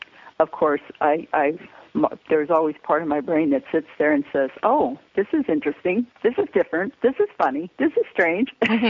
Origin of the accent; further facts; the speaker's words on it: Los Angeles, California, United States; I worked actually in Los Angeles. I grew up in the Los Angeles area, and so I worked for a law firm and at that time.